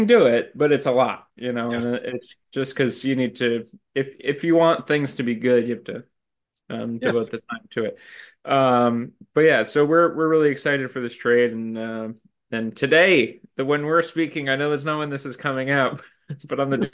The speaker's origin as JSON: {"language": "English", "region": "New Jersey", "country": "United States", "said": "And it's actually I'm from New Jersey."}